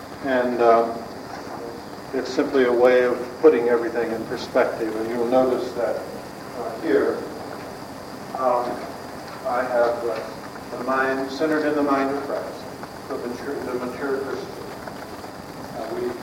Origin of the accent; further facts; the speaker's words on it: Missouri, United States; And down where I was raised in South Missouri, we just say innards and get it over.